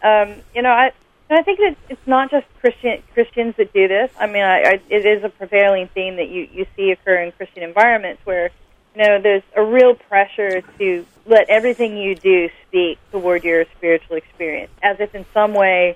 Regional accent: Kansas, United States; I mean, I grew up in Kansas. All my friends around me were listening to pop music and top 40 radio, yet I grew up on country music.

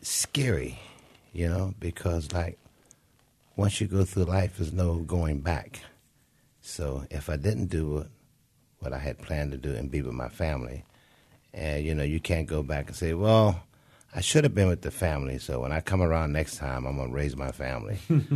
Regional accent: Pittsburgh, Pennsylvania, United States; Well, it shaped my life because I was supported by so many people by the neighborhood.

